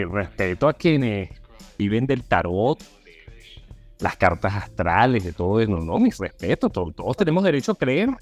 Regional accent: Venezuela; Porque somos venezolanos. Porque los venezolanos no dejamos pasar un chinazo.

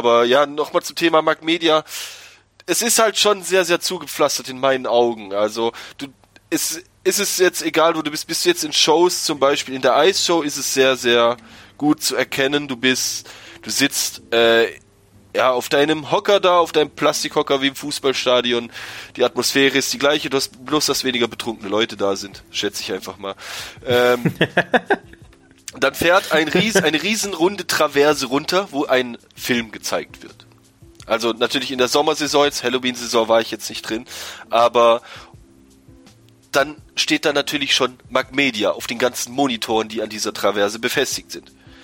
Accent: Baden-Württemberg, Germany; Ich wollte einfach nur von den Schwaben weg. Als Schwabe.

